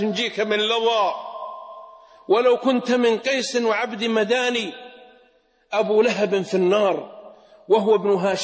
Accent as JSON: {"language": "Arabic", "country": "Saudi Arabia", "said": "أنا وإخواني من السعودية"}